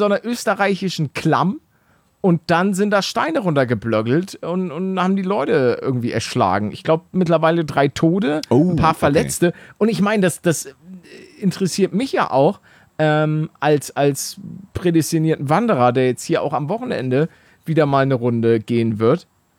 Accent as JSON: {"language": "German", "region": "Hamburg", "country": "Germany", "tie": "born there", "said": "Hamburg, meine Geburtsstadt."}